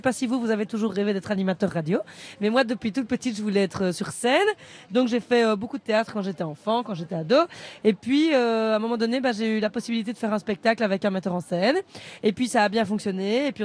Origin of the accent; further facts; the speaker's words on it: Liège, Wallonia, Belgium; c'est quand j'ai joué chez moi à Liège en Belgique dans une salle de 1500 personnes